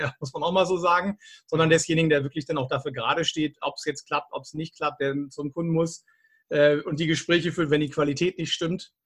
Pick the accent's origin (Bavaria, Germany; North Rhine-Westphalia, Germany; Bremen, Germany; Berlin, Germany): Bremen, Germany; ich komme aus Bremen, wenn ich es mal kurz erwähnen darf